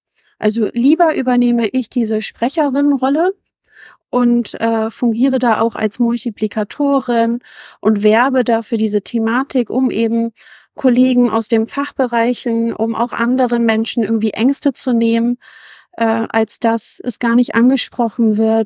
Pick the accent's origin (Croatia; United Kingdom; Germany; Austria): Germany; Harburg, Hamburg; first language German; ich bin in Harburg aufgewachsen, ich bin hier geboren, meine Muttersprache ist Deutsch, ich spreche auch noch Türkisch und ich würde nie sagen, dass ich nur Türkisch oder nur Deutsch bin.